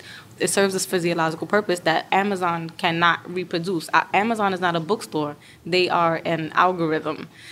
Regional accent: Bronx, New York, United States; I'm from the Bronx. We all have rap in our blood.

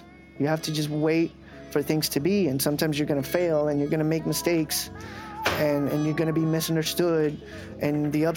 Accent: Puerto Rico; I'm from Puerto Rico. I'm a U.S. citizen.

